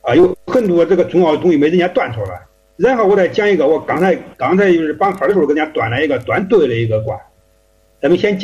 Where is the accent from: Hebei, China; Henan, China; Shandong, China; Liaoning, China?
Henan, China; Anyang; 因为我们这儿的河北离安阳非常近，我老家都属于安阳的。为啥？因为那说话像安阳的。